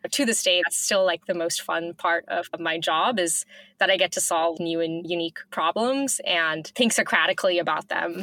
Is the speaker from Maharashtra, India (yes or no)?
yes; Mumbai, Maharashtra, India; I grew up in India. I grew up in Mumbai, which is a massive city. My parents are both doctors